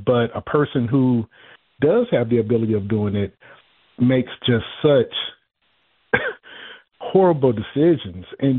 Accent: Atlanta, Georgia, United States; I am born and raised in Atlanta, mid-40s.

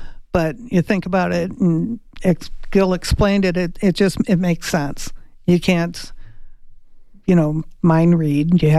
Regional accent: Chicago, Illinois, United States; You know, I'm from Chicago, and that's the thing I really miss about Chicago, is you could go into all these different areas, and you had the Greek town, you had Chinatown

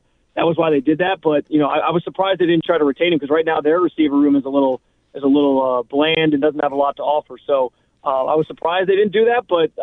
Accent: Rochester, United States; I always appreciate coming on closer to my hometown of Rochester.

